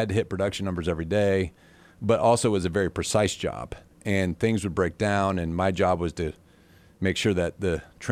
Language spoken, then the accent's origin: English; Butler, Indiana, United States; I'm from Butler, Indiana. Right. Like, we didn't even know who the governor was sometimes, and certainly never thought we'd meet him.